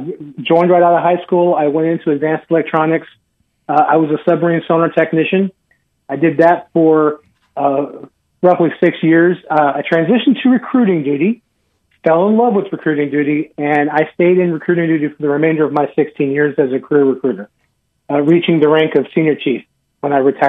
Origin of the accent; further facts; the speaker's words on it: Phoenix, Arizona, United States; now in Huntsville, United States; So I retired in 2010, moved to Huntsville. I'm originally from Phoenix, Arizona. We moved to Huntsville to be closer to our grandkids in 2019.